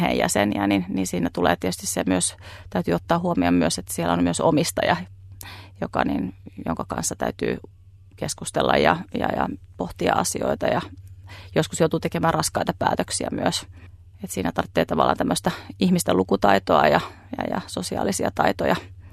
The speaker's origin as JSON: {"language": "Finnish", "region": "Central Finland", "country": "Finland", "said": "Keski-Suomessa, mistä olen kotoisin, niin siellä tein päivystyksiä"}